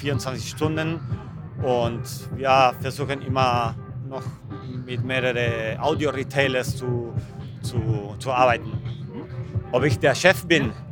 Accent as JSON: {"language": "German", "region": "Buenos Aires", "country": "Argentina", "second_language": "German", "said": "Ja, ich komme aus Buenos Aires, aber ich fliege nach die Messe zurück. Ich wohne in Buenos Aires."}